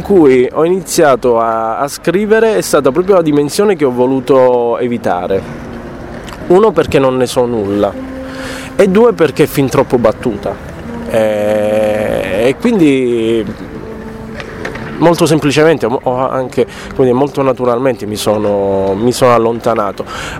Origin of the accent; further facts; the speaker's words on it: Turin, Piedmont, Italy; adesso io posso ricapitare o ripercorrere da torinese